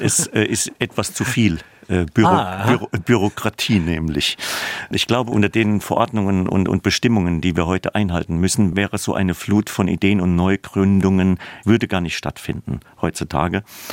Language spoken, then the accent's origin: German; Speyer, Rhineland-Palatinate, Germany; weil ich in Speyer aufgewachsen bin.